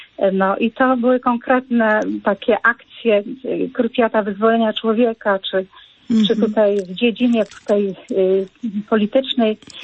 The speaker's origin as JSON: {"language": "Polish", "town": "Tylmanowa", "region": "Lesser Poland", "country": "Poland", "said": "ja pochodzę z takiej miejscowości, która nazywa się Tylmanowa nad Dunajcem i tam były pierwsze oazy."}